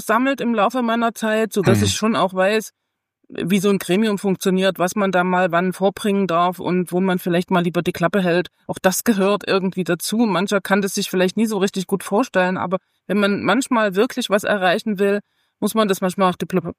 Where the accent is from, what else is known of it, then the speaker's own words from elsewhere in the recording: Saxony, Germany; ich komme aus Sachsen.